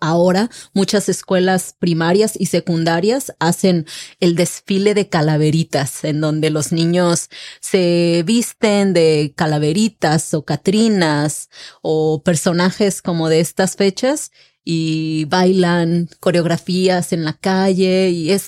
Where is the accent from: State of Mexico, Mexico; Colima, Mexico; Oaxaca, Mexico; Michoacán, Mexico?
Colima, Mexico; born there; Colima es el estado en donde yo nací.